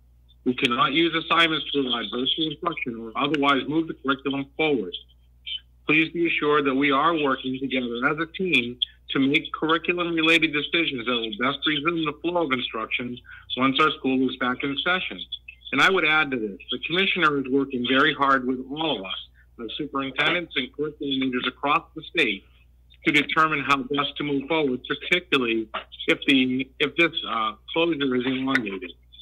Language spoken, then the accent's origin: English; Maine, United States; I'm from Maine.